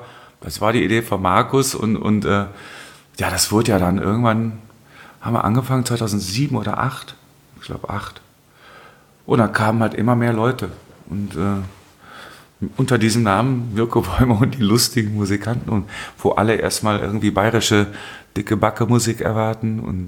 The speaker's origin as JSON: {"language": "German", "town": "Henneberg", "region": "Thuringia", "country": "Germany", "tie": "born or raised there", "said": "Ich bin in Henneberg gern zur Schule gegangen"}